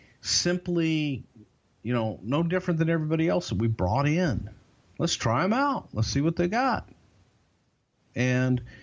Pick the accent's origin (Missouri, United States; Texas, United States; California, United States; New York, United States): Texas, United States; Now, I'm a Southerner. I'm from Texas.